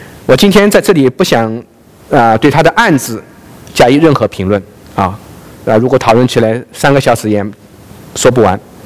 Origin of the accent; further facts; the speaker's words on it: China; 那么我们大陆人知道这个有啊，我们从小背到大就是唯物论啊，唯物主义。